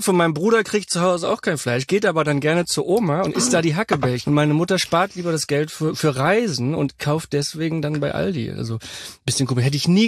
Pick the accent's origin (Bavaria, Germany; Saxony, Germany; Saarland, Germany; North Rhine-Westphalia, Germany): North Rhine-Westphalia, Germany; Und ich bin ja Westfale, ich bin nie so richtig reingekommen in Karneval.